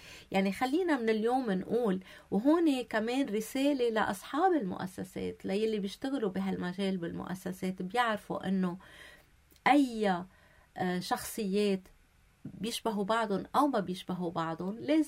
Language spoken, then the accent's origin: Arabic; Lebanon; نحنا كلبنانية